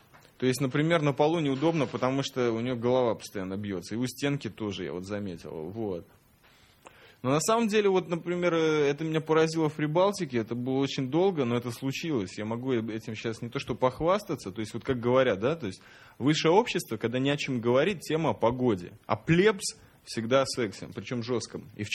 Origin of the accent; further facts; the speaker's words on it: Jerusalem, Jerusalem District, Israel; я вот тебе скажу, бразер, мы как оба из Джеруса